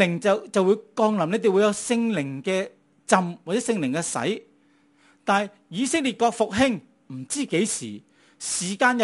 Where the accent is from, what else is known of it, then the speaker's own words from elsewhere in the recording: Guangdong, China; 我们广东人说人头担保